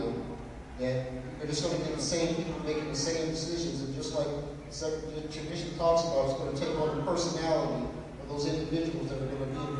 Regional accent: New York, United States; I'm from the Western New York region.

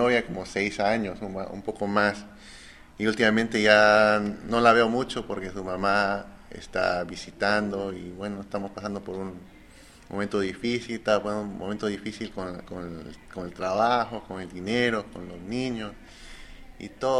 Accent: Peru; born there; moved away; se casó en mi país natal, en Perú, y me invitó a ir al matrimonio. Fue la primera vez que regreso a Perú en 27 años. Y regresar ahí al país donde nací

